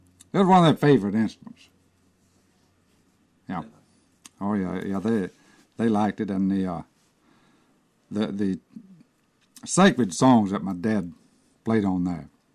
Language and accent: English; Alabama, United States; also born or lived in Lamar County, Alabama; I was born in Lamar County, Alabama, and that's where he was living when he got the instrument. Uh-huh. And in the early 1920s, we moved into the next county, which is Fayette County.